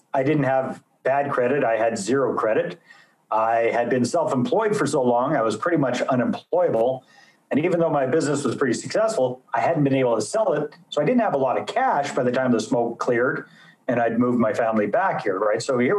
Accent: British Columbia, Canada; so I am a British Columbia boy, Canadian, as you'll probably pick up from the accent after a little while if I say out and about a few times.

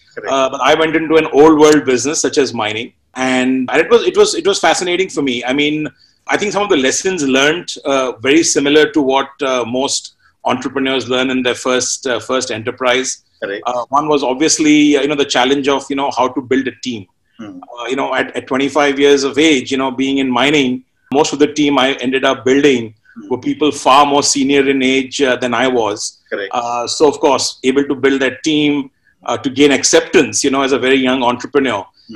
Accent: Kolkata, West Bengal, India; moved away as an adult; I grew up in Calcutta, mm-hmm. and went to the US for my education.

